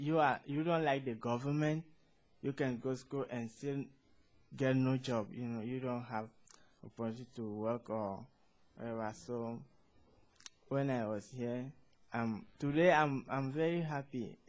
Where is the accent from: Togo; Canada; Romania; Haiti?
Togo; English is a second language; also born or lived in Ghana; now in United States; I'm from Togo. I came to the United States at the end of September 2005.